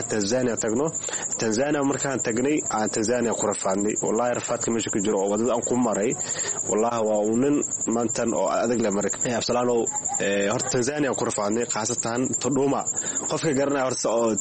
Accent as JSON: {"language": "Somali", "town": "Mogadishu", "region": "Banaadir", "country": "Somalia", "moved": "yes", "lives_now": "Dadaab, Kenya", "said": "waxaan ka imaaday Soomaaliya, khaasatan Hamar, xaafadnagadegna waxaa waaye Saybiano."}